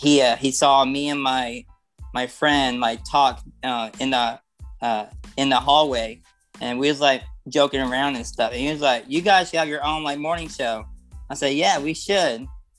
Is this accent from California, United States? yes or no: no; Mesa, Arizona, United States; I'm from Mesa, Arizona. I am 25 years old.